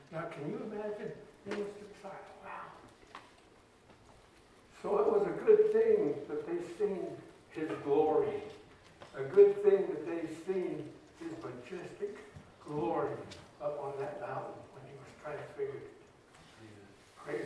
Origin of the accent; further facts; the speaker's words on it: United States; born there; I'm glad I was born in America. First of all, I'm glad I'm American.